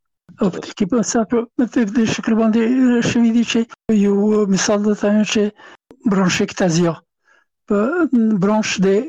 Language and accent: Pashto; Afghanistan; now in France; یو افغان هغه هغه زه نه پېژندلم چې زه هم افغان یم، او ما ته یې نه پېژنده چې افغان یم.